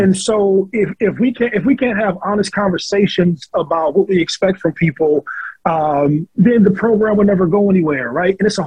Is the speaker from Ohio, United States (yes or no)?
yes; Ohio, United States; Like, I'm from Ohio. I got pride in Ohio.